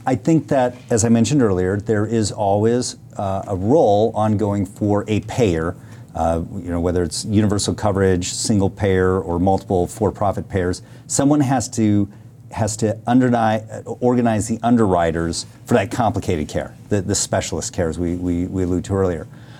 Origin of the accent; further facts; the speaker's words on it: Colorado, United States; which is my home state of Colorado.